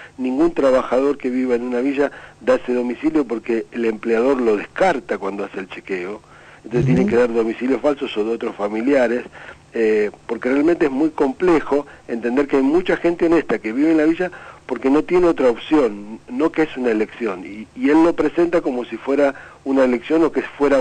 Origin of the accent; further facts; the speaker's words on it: San Justo, Buenos Aires Province, Argentina; me crié en San Justo, en el conurbano bonaerense